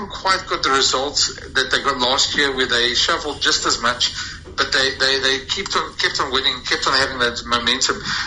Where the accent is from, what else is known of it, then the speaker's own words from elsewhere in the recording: South Africa; I think as a South African